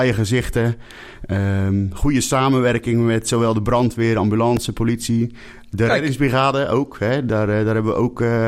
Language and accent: Dutch; Katwijk, South Holland, Netherlands; dan kunnen we zeggen, we zijn geboren en getogen in Katwijk